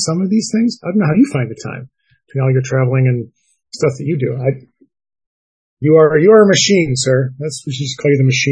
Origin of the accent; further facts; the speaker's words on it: Wisconsin, United States; now in Ohio, United States; I come from Wisconsin, you know, and we sort of joke about Wisconsin against the world. And even though I live in Ohio, there's still kind of the, you know, Midwest against the world.